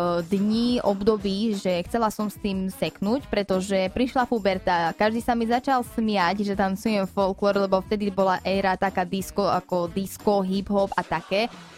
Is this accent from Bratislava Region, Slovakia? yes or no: no; Nižný Klátov, Košice Region, Slovakia; Pochádzam z dedinky blízko pri Košiciach, Nižný Klátov.